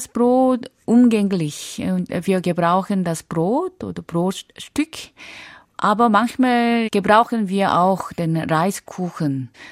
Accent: South Korea; Aber für mich, wo ich aufgewachsen bin, steht diese

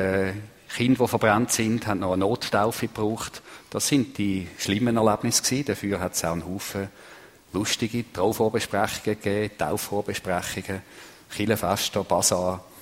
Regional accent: Switzerland; Ich bin in Zelk aufgewachsen, an der Grenze zum Thurgau. Sehr traditionsreiches Dorf oder am Flecken, sagt man. Und die Jugend in einem Pfarrhaus

